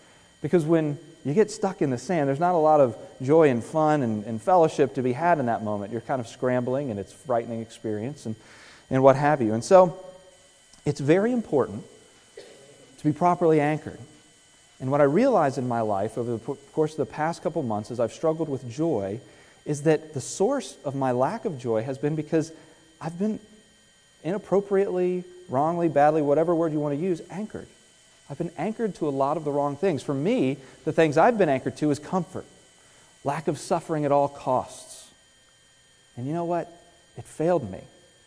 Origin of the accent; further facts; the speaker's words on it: Virginia Beach, Virginia, United States; Well, I grew up down in the Virginia Beach, Norfolk area of Virginia, and it's a water culture